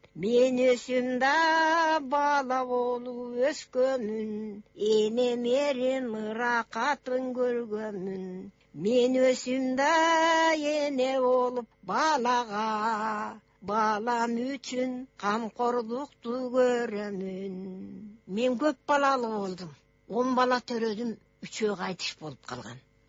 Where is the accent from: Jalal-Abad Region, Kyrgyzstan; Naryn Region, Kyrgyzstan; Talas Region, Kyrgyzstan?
Naryn Region, Kyrgyzstan; Saek; born there; Асыр кайра жергиликтүү жериме кетип баратам. Мен туулган жерим Нарын облус Чумгал району Саек.